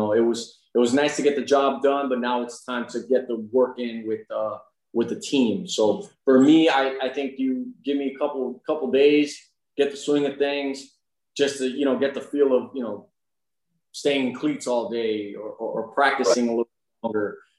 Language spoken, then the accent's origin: English; Florida, United States; This is what any kid in growing up in South Florida would dream to have.